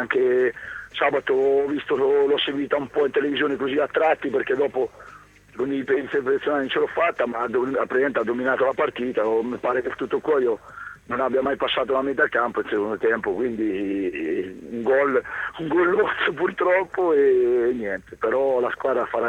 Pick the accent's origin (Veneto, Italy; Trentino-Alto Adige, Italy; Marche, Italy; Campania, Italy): Marche, Italy; Ancona; perché io da anconetano vorrei che ritornasse l'Ancona dove stramerita.